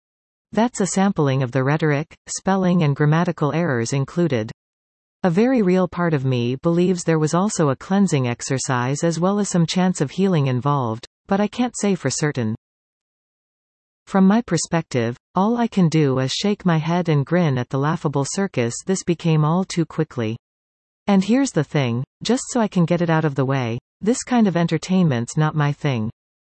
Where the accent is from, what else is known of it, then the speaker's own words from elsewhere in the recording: Saskatchewan, Canada; I'm from Saskatchewan, so no, I'm not going to be neutral here, sorry.